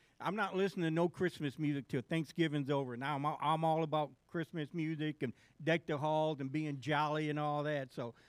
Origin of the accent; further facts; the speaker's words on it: Lepanto, Arkansas, United States; born there; I just born there because Caraway didn't have a hospital, and we couldn't find a midwife, so that's why I was born in Lepanto.